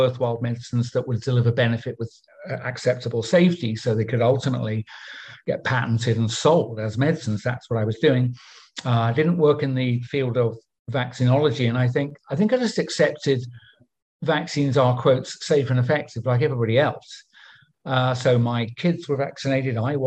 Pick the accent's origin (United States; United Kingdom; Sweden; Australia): United Kingdom; because I'm a Brit